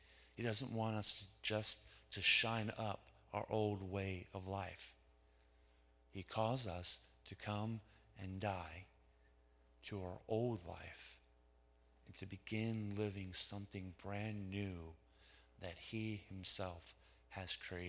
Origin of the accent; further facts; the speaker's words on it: United States; See, as an American, we need to let go of this so-called American dream.